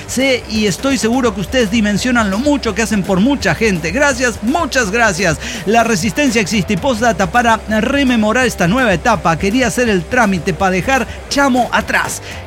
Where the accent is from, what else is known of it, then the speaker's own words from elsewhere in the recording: Querétaro, Mexico; Así lo hicimos y me fui de guía de jarochos a mi tierra